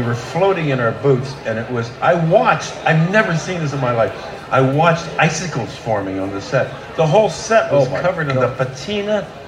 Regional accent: Canada; And I'm Canadian, and we are tough as nails.

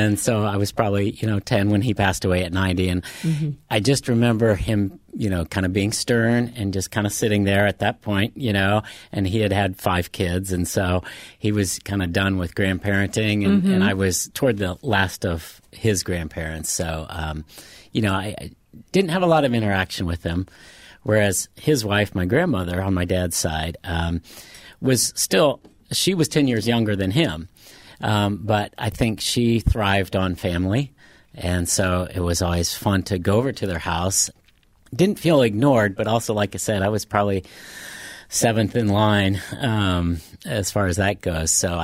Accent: Indianapolis, Indiana, United States; Even though I grew up in Indianapolis, we didn't go over there a lot.

